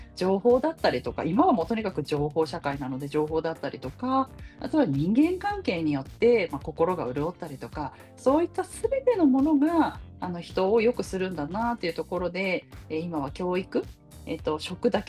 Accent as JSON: {"language": "Japanese", "town": "Shinjuku", "region": "Tokyo", "country": "Japan", "tie": "born or raised there", "also_born_or_lived": "Saitama / Ibaraki", "lives_now": "Hachioji, Japan", "said": "中心の方で、本当新宿の方で育ってました。で、父の都合で埼玉、茨城に引っ越したり埼玉に引っ越したりで、自分が結婚して家を建てたのは東京の、高尾山の方ですね、八王子市に家を建ててっていう形ですね。"}